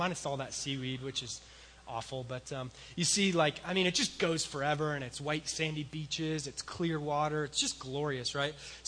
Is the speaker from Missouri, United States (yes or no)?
no; Colorado, United States; maybe it's because I grew up in Colorado, and so Didn't go to the ocean a whole lot